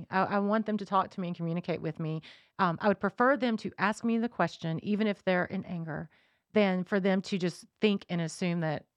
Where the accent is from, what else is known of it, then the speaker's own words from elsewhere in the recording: North Carolina, United States; So I grew up in Davidson County, North Carolina, and that is just a couple counties over from here.